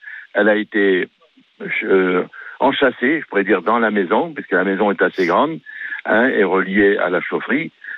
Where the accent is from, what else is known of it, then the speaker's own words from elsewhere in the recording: Hauts-de-France, France; Et puis, pourtant, je suis du Nord, mais enfin.